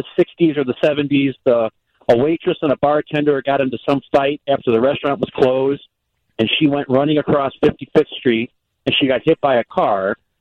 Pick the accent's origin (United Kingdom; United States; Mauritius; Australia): United States; Downers Grove, Illinois; I grew up in Downers Grove, which is only a couple of towns over from